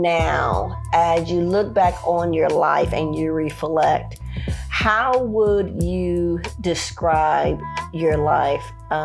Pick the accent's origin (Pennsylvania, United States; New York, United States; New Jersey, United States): New York, United States; Bronx; now in Atlanta, United States; Oh, I'm from the Bronx. You move down here to Atlanta.